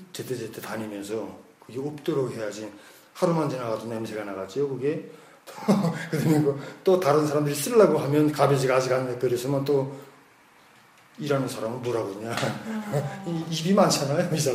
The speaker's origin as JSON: {"language": "Korean", "country": "North Korea", "lives_now": "United States", "said": "북한에서 왔으니까"}